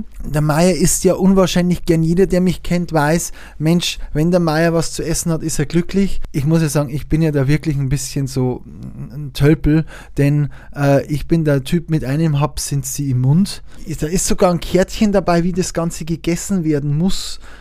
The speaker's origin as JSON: {"language": "German", "region": "Bavaria", "country": "Germany", "said": "Ich bin auch Oberpfälzer."}